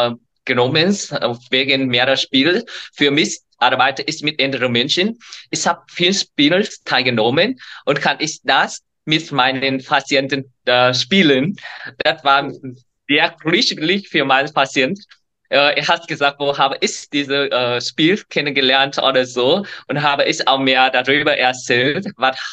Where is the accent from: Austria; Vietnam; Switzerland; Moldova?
Vietnam; German is a second language; now in Germany; Weil ich war in Vietnam ausgewachsen. Ich weiß, wie ist mein Heimat.